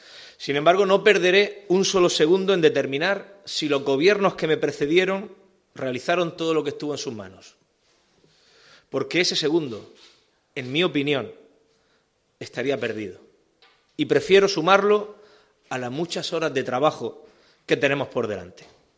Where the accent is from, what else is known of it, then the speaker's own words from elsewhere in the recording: Region of Murcia, Spain; la mía como presidente y como un murciano más